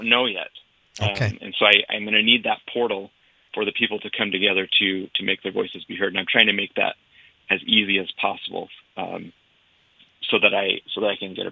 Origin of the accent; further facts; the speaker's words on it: Utah, United States; I'm born and raised in Utah. I was born in Provo, and then my dad served his LDS mission in southern Utah, in Hurricane part of it. And so he fell in love with it there. And so we moved there when I was 4.